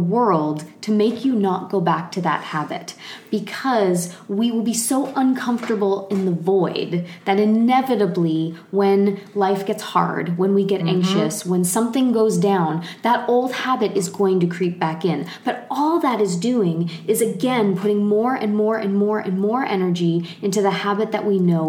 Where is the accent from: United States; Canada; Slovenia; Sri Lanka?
Canada; I grew up in Canada in a tiny, tiny place in a trailer park